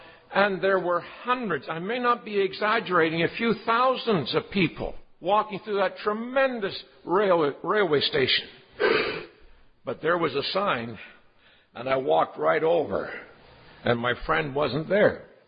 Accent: Dominican Republic; I come from the Dominican Republic on the island of Hispaniola.

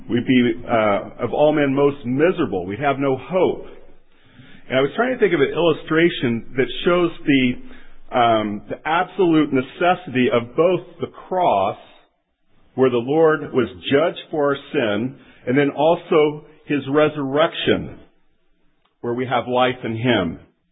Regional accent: Kansas, United States; moved away; I grew up in Kansas and moved to the North.

